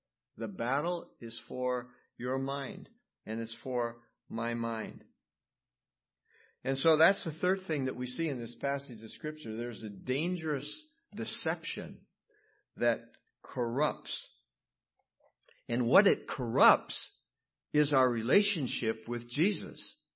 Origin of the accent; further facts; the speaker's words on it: Minnesota, United States; I grew up in Minnesota.